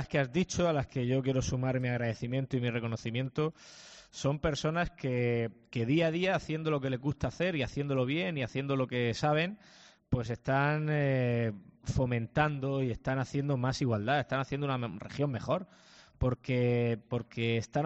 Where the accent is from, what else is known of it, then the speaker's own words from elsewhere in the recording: Lorca, Region of Murcia, Spain; como presidente de la región de Murcia muchísimo, pero sobre todo como hombre, como murciano, como lorquino